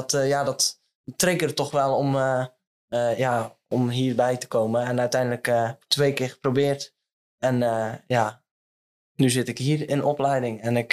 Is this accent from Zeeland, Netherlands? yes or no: yes; Zeeland, Netherlands; Ik ben 22 en kom ook uit Zeeuws-Vlaanderen.